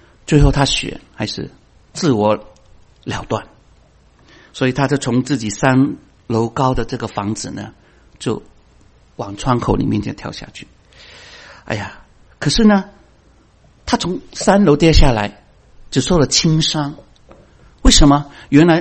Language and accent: Chinese; China; 我们中国人岂不是说吗，啊，如果没有报，时辰是没有到。